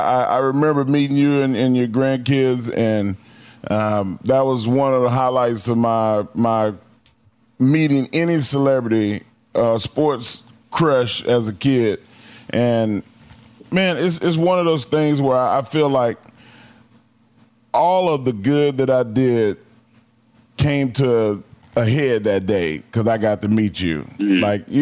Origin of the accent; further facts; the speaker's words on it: Silsbee, Texas, United States; Yep, in between Silsby, Beaumont, and Houston.